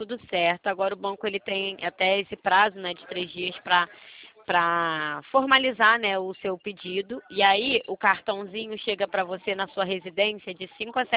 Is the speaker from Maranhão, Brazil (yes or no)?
no; Rio de Janeiro, Brazil; Eu sou carioca. Rio de Janeiro.